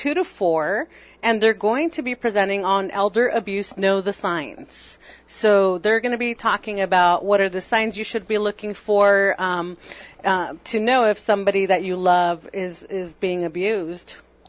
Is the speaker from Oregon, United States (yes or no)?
no; Yuma, Arizona, United States; also born or lived in Tucson; Yes, born and raised in Yuma, and then I decided to follow my high school sweetheart to Tucson